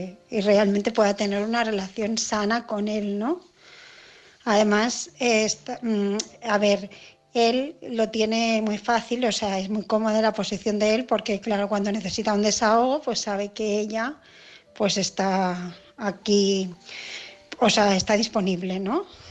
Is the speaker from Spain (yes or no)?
yes; Barcelona, Catalonia, Spain; de Barcelona